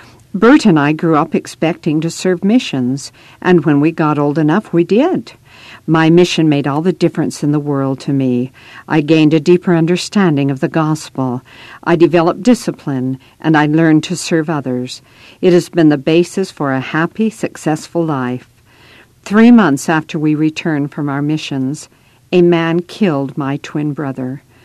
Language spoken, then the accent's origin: English; Colonia Juarez, Chihuahua, Mexico; I grew up in Colonia Juarez, Mexico, and had a happy childhood.